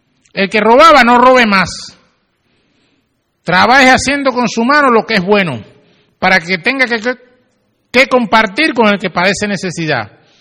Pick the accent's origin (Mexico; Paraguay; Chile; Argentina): Mexico; ¿Cómo habla una mexicana cuando se incomoda ahí en México? Mira, en mi país las mujeres cuando te van a ofender, te ofenden feo.